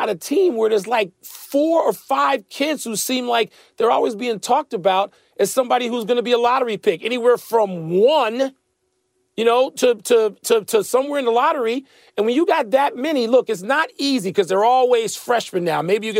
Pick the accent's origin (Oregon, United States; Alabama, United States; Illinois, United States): Illinois, United States; Chicago; as a person who has followed him as a Chicagoan